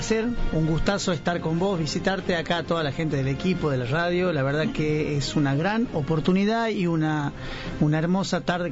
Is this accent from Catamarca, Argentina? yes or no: yes; San Fernando del Valle de Catamarca, Catamarca, Argentina; San Fernando, sí. Ajá. Sí, somos de San Fernando